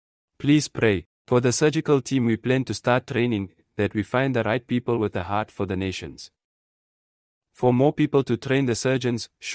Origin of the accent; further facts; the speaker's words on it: Angola; moved away as an adult; also born or lived in Namibia; after moving from my home country in Angola to study biology and chemistry in Namibia, I enrolled at Concordia University in California, USA, for my pre-med studies. I finished, returned to Namibia